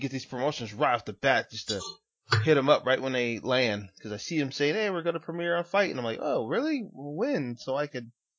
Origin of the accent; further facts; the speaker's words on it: Las Vegas, Nevada, United States; In Las Vegas, yeah, for me, being born and raised in Las Vegas, I'm ready for any and every party.